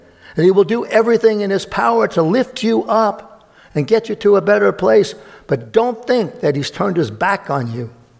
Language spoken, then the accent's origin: English; Brooklyn, New York, United States; When I was growing up in Brooklyn, my mother will attest to this